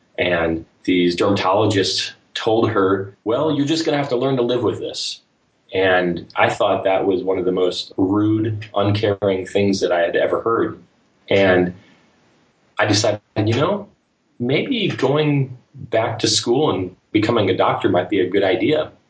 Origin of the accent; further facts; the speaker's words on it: Fort Lauderdale, Florida, United States; it kind of starts off in the sprawling suburbia of South Florida. I grew up in Fort Lauderdale